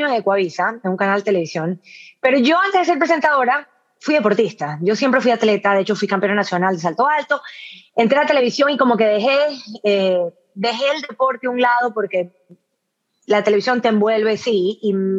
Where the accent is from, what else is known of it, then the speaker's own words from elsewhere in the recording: Ecuador; now in United States; desde que salí de Ecuador, que salí hace 6 años, he vivido en diferentes ciudades de Estados Unidos por el trabajo de mi esposo. Primero vivimos en Dallas 3 años y ahí nos mudamos a Washington, D.C. Y ahora estamos viviendo en el norte de California